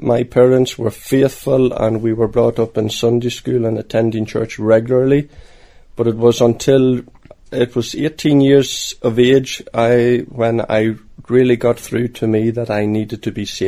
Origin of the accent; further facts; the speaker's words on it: County Monaghan, Ireland; I come from County Monaghan, just south of the border, from the townland of Braddocks. And it's there that I was brought up, on a farm.